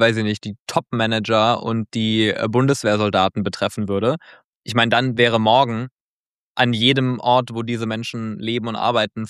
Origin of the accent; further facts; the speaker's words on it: Baden-Württemberg, Germany; ich komme ja aus Nordbaden, das ist ja ein Katzensprung von Hessen entfernt, auch aus einer ländlichen Gegend